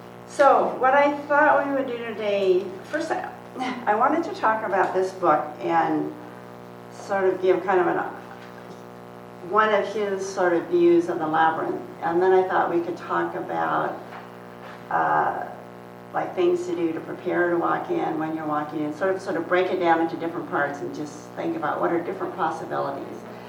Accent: Vashon Island, Washington, United States; I'm from Vashon Island

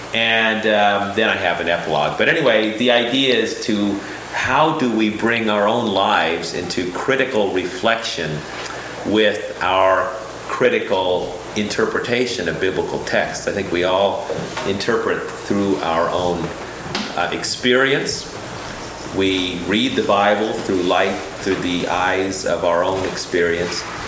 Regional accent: New Mexico, United States; also born or lived in Arizona; because I grew up on the Navajo Indian Reservation in the San Juan Basin of northern New Mexico and northern Arizona.

